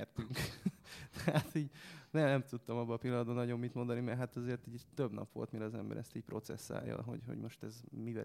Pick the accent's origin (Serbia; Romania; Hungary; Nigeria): Serbia; born there; Hát én Jugoszláviában születtem